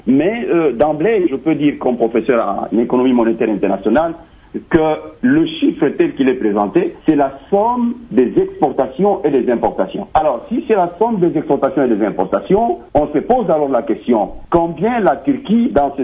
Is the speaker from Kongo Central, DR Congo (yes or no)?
no; Nyunzu, Tanganyika, DR Congo; Je viens exactement de Nyunzu, la partie est de notre territoire, là où il y a les terroristes et là où il y a les milices.